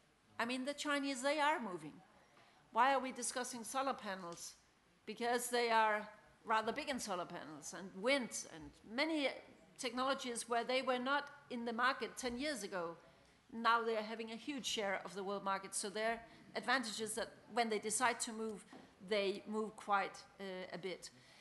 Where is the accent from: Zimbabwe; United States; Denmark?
Denmark; English is a second language; Well, I come from Denmark where today 40% of all electricity stems from wind.